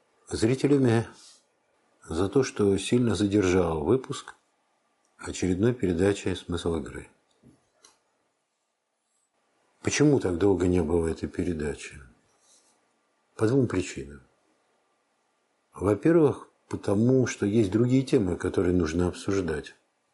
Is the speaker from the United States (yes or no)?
no; Moscow, Russia; Я коренной москвич, я обожаю этот город, я тут родился.